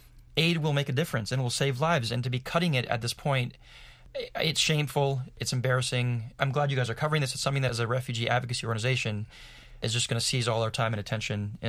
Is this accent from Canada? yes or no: yes; Canada; I'm originally from Canada. Canada is a small country